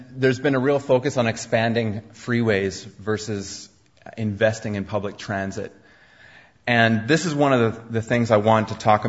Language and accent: English; Vancouver, British Columbia, Canada; as Canadians, as British Columbians, as Vancouverites, we can vote for people who can take strong action on climate change